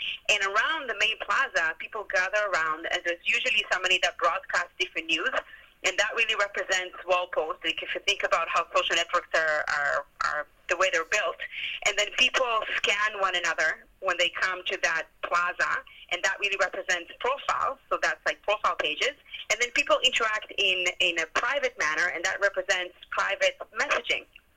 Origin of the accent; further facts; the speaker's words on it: Israel; moved away as an adult; also born or lived in Montreal, Canada; now in Vancouver, Canada; I was born in Montreal, but I was raised in Israel and decided to come back to Canada to proceed with my career almost 9 years ago, and I've been residing in Vancouver ever since.